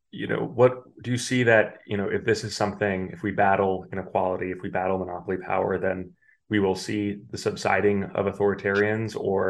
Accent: United States; as I'm an American

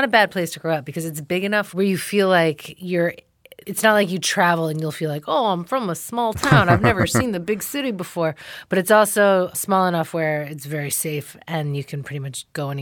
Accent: Ann Arbor, Michigan, United States; I'm from Ann Arbor, Michigan. So where the University of Michigan is, it's like a Big Ten college town, like very liberal, 45 minutes outside of Detroit.

